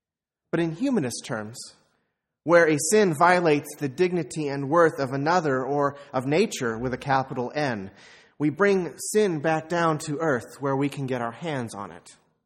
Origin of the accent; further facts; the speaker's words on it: San Antonio, Texas, United States; Like the mission churches in my hometown of San Antonio, the St. Teresa Shrine was home to an active congregation.